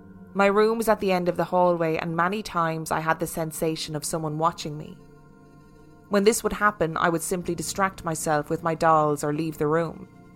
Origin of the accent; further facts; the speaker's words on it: Nottingham, East Midlands, United Kingdom; I've looked into the history of the area. I'm from Nottingham